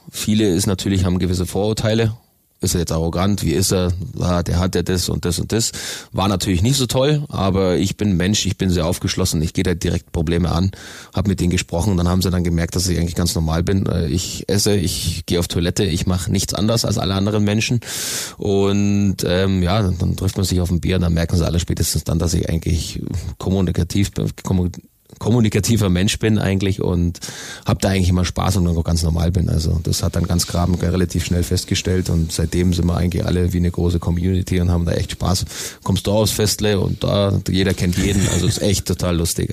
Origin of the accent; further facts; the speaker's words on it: Königsbrunn, Bavaria, Germany; Also ich bin in Königsbrunn aufgewachsen. Hab das immer schon genossen.